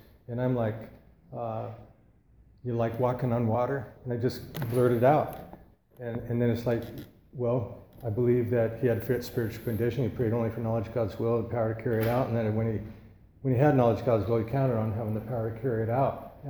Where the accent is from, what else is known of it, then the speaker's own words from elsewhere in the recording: Seattle, Washington, United States; born there; now in Santa Barbara, United States; And so we moved to Santa Barbara in 1961. I was born in Seattle, and there was something about coming down here that opened things up for me.